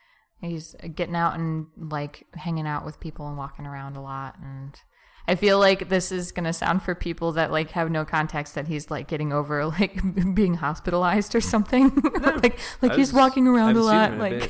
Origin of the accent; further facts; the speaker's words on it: Tucson, Arizona, United States; also born or lived in Mesa; I was born in Arizona. I was born in Mesa, but I grew up in Tucson.